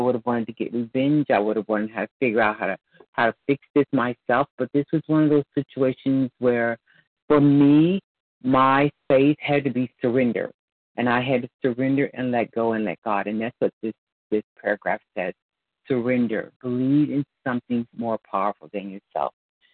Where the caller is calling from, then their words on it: Texas, United States; I'm calling from Texas.